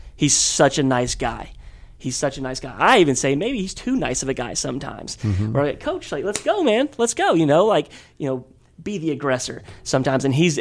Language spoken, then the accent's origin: English; Louisville, Kentucky, United States; Even though I'm from Louisville, something about the blue and white kind of just ran home for me, man.